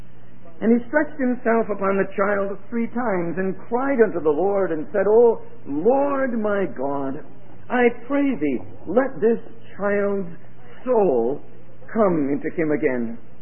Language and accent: English; Florence, South Carolina, United States; I guess the question that was most asked, where are you from? And so we say, Florence, South Carolina. They say, well, you don't sound like you're from South Carolina.